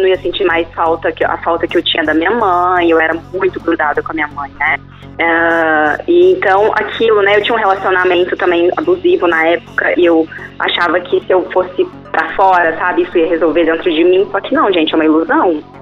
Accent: Coqueiral, Minas Gerais, Brazil; also born or lived in Lavras / Belo Horizonte; Na verdade, eu nasci em Lavras, num dia, fui pra Coqueiral, minha família toda, né, ali de Coqueiral, dessa região do sul de Minas. Depois, eu fui morar em BH

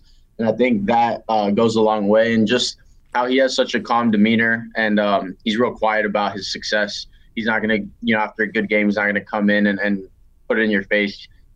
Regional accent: Florida, United States; I mean, I grew up in South Florida. I was supposed to go to the University of Miami before signing.

